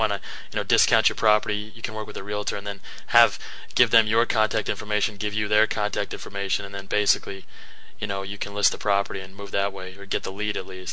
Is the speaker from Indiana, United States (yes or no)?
yes; Indianapolis, Indiana, United States; Indianapolis.